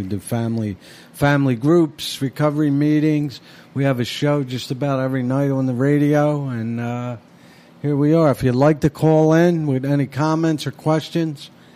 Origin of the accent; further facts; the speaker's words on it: Philadelphia, Pennsylvania, United States; I grew up in Philly, and South Philly